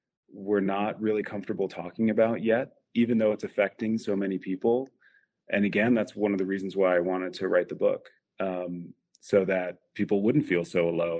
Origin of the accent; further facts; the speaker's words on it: New Jersey, United States; also born or lived in Colorado / California; So a little bit about me. I grew up in New Jersey. Went out to college in Colorado, went to grad school out in California